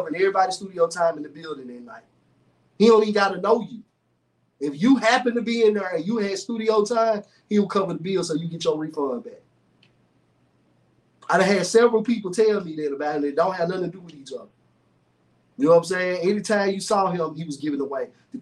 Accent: Memphis, Tennessee, United States; I'm from North Memphis. I'm from that side of town. I grew up around same people

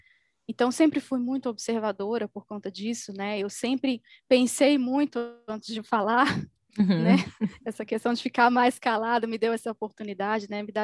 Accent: Belo Horizonte, Minas Gerais, Brazil; now in Natal, Brazil; eu sou mineira de Belo Horizonte, mas moro em Natal há quase 3 anos.

